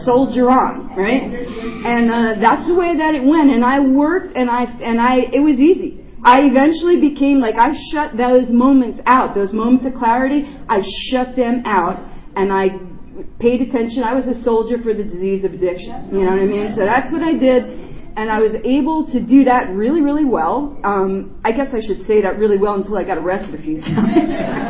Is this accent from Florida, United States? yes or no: no; Pennsylvania, United States; I am an addict from Pennsylvania. I'm in the Pocono Mountains at the moment.